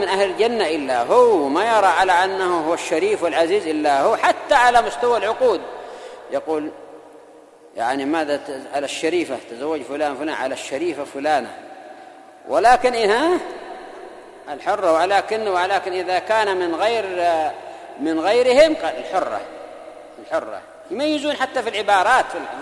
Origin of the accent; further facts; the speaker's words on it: Yemen; وفي بلادنا اليمن مرة قد لعبوا كرة في بعض الدول وفاز